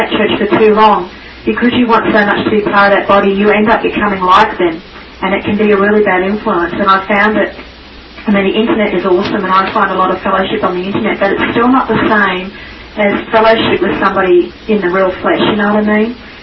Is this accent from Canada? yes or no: no; Australia; I sort of said it in the room, but I just wanted to get up and talk on the mic because I'm an Aussie